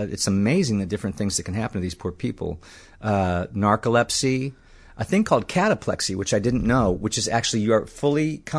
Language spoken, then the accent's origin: English; Cleveland, Ohio, United States; moved away as an adult; now in Chicago, United States; And I grew up in Cleveland. I left when I was 18. I never really went back. I moved here right out of college. I was just 23 years old. I moved here, North Side.